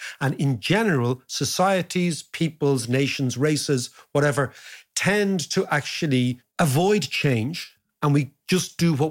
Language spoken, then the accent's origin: English; Ireland; I'm Irish